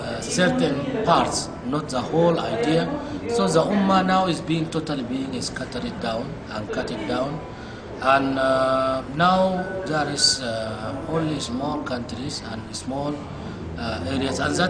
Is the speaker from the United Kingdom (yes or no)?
no; Sudan; moved away as an adult; now in Malaysia; from Sudan originally. I studied in Egypt, Mosul, Sharia and law, and graduated from there. And then I did my master and PhD here in Malaysia. That was in 2003.